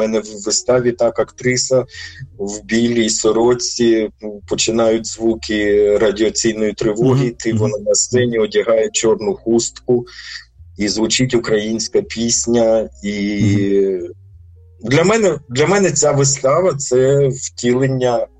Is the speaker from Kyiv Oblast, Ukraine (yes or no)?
yes; Bila Tserkva, Kyiv Oblast, Ukraine; я сам з Чорнобильської зони, я все життя прожив в четвертій зоні забруднення.